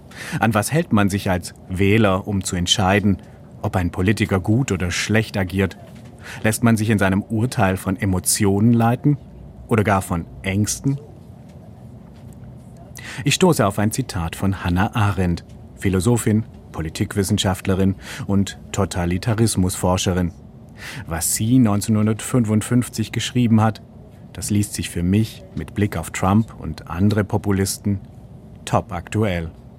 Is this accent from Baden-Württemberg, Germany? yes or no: yes; Baden-Württemberg, Germany; now in Berlin, Germany; Ich fahre mit dem Zug in meine Heimat, nach Oberschwaben, zwischen Schwäbischer Alb und Donau.